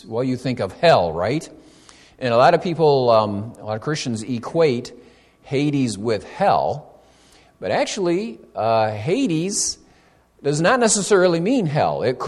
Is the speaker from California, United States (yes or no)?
no; Michigan, United States; and I grew up in Michigan, but converted to the Chicago teams